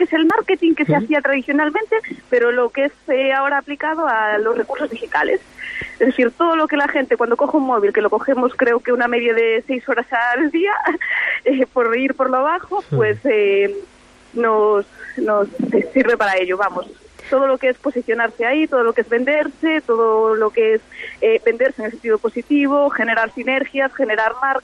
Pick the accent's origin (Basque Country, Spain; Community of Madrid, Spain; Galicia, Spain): Galicia, Spain; A Pontenova; Soy de Pontenova, sí, correcto, y siempre que puedo vuelvo y me escapo